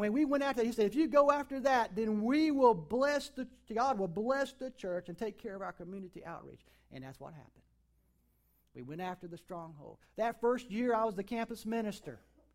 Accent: United States; I grew up in Wilson County, right down the road where I get this accent from. Believe me, it's cleaned up quite a bit since those days.

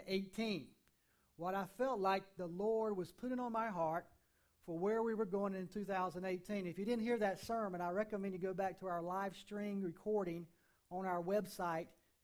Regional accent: North Carolina, United States; We're from Eastern North Carolina. We know what that's all about, right?

